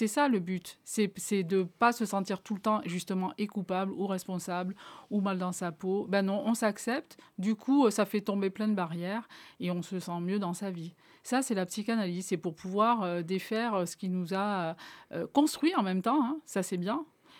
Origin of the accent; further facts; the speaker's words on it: Montpellier, Occitanie, France; Alors, je viens de Montpellier.